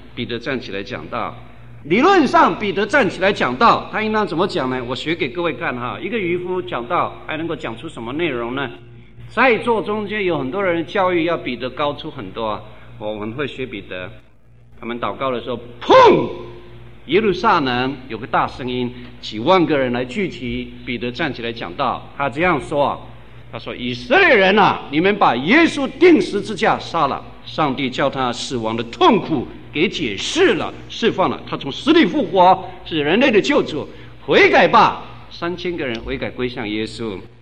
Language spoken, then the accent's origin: Chinese; Guanmiao, Tainan, Taiwan; 我生在台南县关庙乡，那里凤梨非常有名